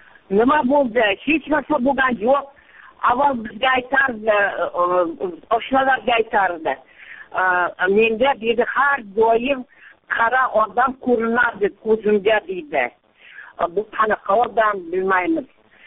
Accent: Surxondaryo Region, Uzbekistan; Men Surxondaryodan, Qiziriq tumanidan, Ahmadbayev qalasidan

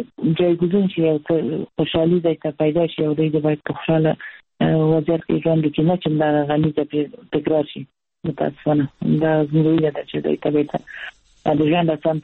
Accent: Herat, Afghanistan; موږ د هرات یو

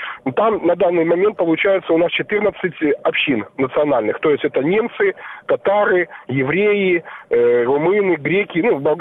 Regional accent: Crimea, Ukraine; Я именно крымский казак.

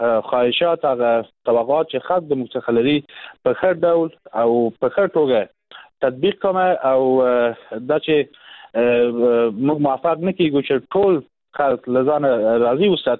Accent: Herat, Afghanistan; من اتفاقا در ولایت هرات کلان شدم، بزرگ شدم در روزی غرب افغانستان

